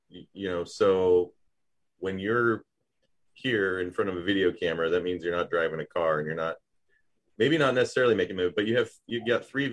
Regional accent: the South, United States; accent: Southern; so my Southern accent's still there.

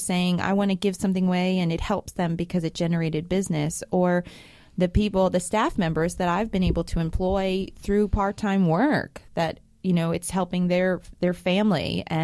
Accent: New York, United States; I grew up in New York and I didn't go to the top of the Empire State Building until I took somebody when I was like 21.

